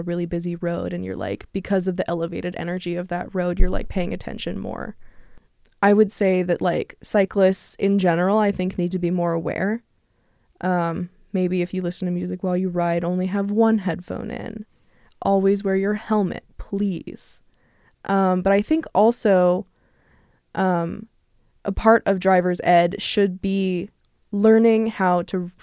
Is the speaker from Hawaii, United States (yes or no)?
yes; Hawaii, United States; now in Tucson, United States; I am a recent graduate of the University of Arizona, but I'm originally from Hawaii, but I came to Tucson basically for architecture school.